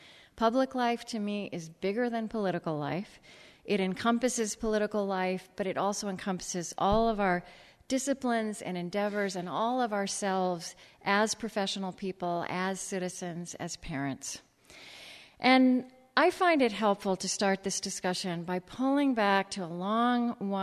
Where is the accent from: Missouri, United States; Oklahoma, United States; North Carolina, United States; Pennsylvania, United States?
Oklahoma, United States; Shawnee; It's true, I grew up in Oklahoma. I grew up in Shawnee. But this is now my mother's church. So, I'm home in every way.